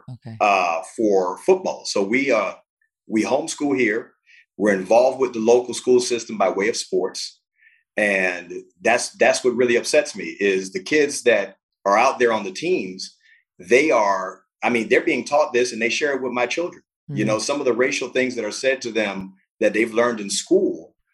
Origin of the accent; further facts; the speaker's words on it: Miami, Florida, United States; born there; So, you know, I'm biracial. Born in Miami, Florida. I moved around quite a bit because I was born to a teenage mom.